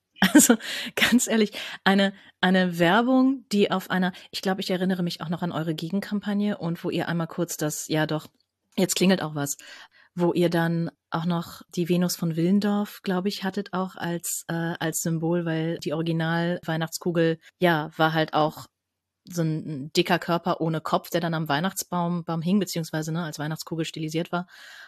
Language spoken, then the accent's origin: German; Germany; now in Switzerland; Was mich jetzt als Deutsche natürlich ein bisschen schockt